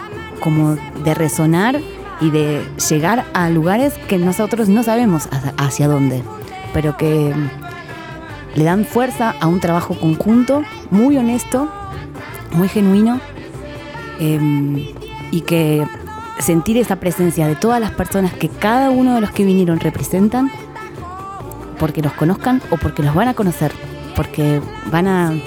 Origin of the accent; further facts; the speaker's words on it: Buenos Aires, Argentina; vengo de Buenos Aires, Argentina, de la Pampa Húmeda.